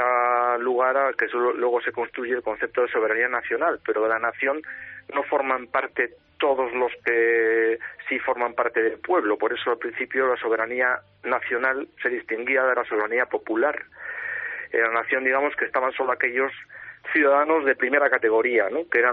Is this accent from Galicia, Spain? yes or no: yes; Galicia, Spain; Yo, por ejemplo, soy gallego